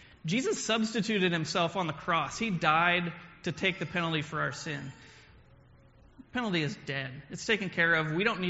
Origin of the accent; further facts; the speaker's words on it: Kansas, United States; I grew up in Kansas and went to college in Montana.